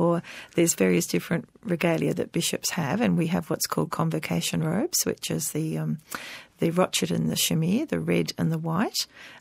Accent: Sydney, New South Wales, Australia; I grew up in Sydney and was very involved in the Interchurch Christian Fellowship

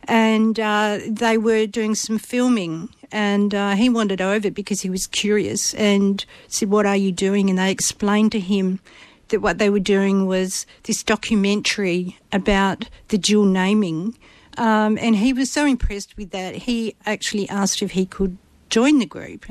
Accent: Albany, Western Australia, Australia; born there; I'm a Menang woman. I was born here in Albany. We call Albany Kinjaling, which translate to place of rain.

